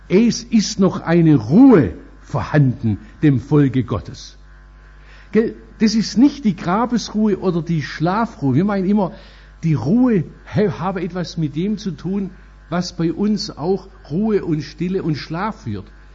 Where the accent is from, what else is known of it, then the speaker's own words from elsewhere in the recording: Oberndorf, Germany; Am 20. April 1945 ist meine Heimatstadt Oberndorf von Franzosen eingenommen worden.